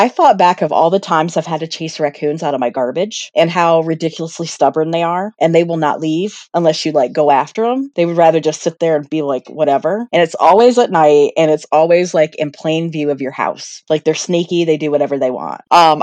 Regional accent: Pennsylvania, United States; I thought about my experiences here growing up in Pennsylvania, the times that we've come across raccoons.

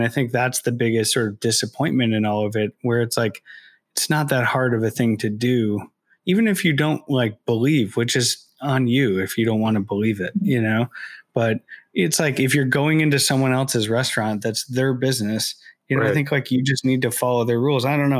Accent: United States; And I think as an American, and when you first see that, it's hard to understand.

